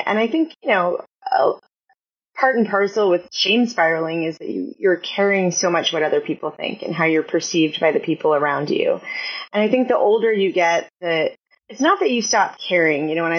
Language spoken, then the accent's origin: English; New Jersey, United States; I am, yeah. Deeply.